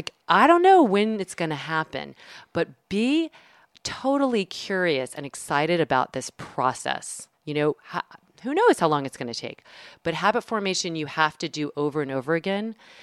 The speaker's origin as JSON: {"language": "English", "region": "the South", "country": "United States", "said": "I say it so much because I'm from the South and it's like, Giddy Up."}